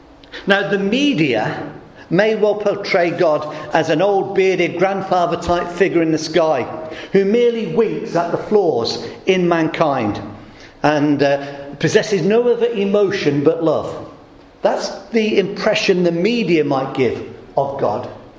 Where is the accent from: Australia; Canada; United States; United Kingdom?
United Kingdom; Midlands; I'm from the Midlands, born and bred.